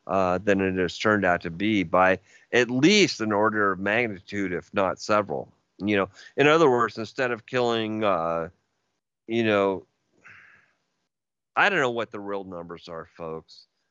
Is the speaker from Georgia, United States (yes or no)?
no; California, United States; First of all, I grew up in San Francisco Bay Area, and we were really liberal.